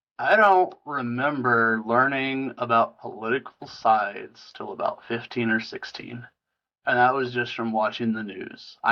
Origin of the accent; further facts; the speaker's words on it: Lubbock, Texas, United States; Yeah, so I'm from Lubbock. And at some point in my life, I went to South Plains College.